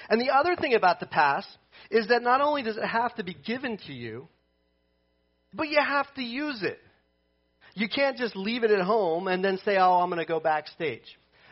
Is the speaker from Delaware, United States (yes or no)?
yes; Delaware, United States; I grew up in Delaware, which obviously is not quite as... I didn't say I grew up in Oregon or something like that.